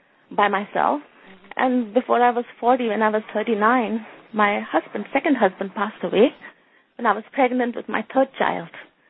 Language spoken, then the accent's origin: English; United States; So I was really glad that I am here and I felt confident of doing justice because I'm an American.